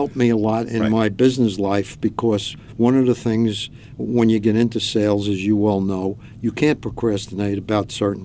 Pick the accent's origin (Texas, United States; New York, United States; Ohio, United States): New York, United States; Woodhaven; I grew up in Woodhaven in Queens, about a block from Brooklyn.